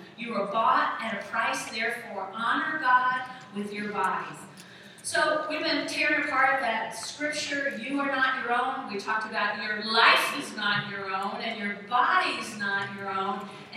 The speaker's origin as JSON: {"language": "English", "region": "New Jersey", "country": "United States", "said": "I go, I'm from New Jersey too."}